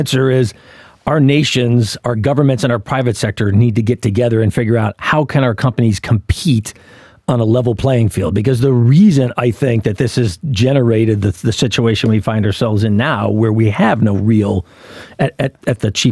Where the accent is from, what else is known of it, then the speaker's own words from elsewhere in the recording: United States; Now, remember, I'm an American. I'm a foreigner. I don't live in Australia.